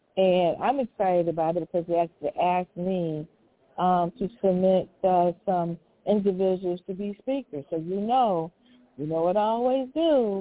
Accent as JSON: {"language": "English", "region": "Virginia", "country": "United States", "said": "And I am from Virginia. I am from Sussex County, where I think the first peanut in the United States was planted or something like that."}